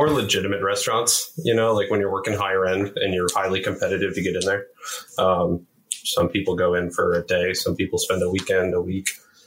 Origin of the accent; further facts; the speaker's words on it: Michigan, United States; So I grew up in mid-Michigan, so Midland or Mount Pleasant, kind of small rural areas.